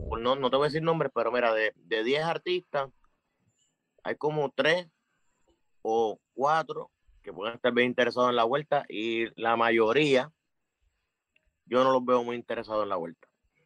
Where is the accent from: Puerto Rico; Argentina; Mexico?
Puerto Rico; Cataño; De Cataño.